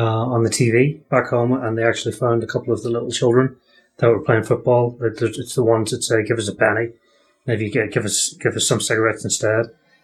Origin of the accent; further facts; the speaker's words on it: Northern Ireland, United Kingdom; Northern Ireland with Odd Man Out, you know, another wonderful film that I love, because it's about my home country, no matter how colorful and tragic the history of my homeland is.